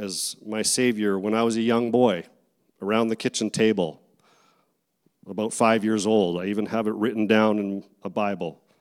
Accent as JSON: {"language": "English", "town": "Abbotsford", "region": "British Columbia", "country": "Canada", "said": "I'm from Abbotsford."}